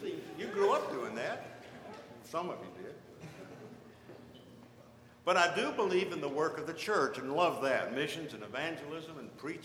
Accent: Delray Beach, Florida, United States; You know, that church was like the church I grew up in Delray Beach, Florida, back in the dark ages.

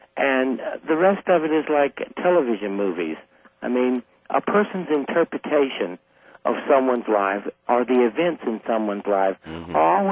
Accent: the South, United States; this is the way I grew up. I grew up fighting in the South.

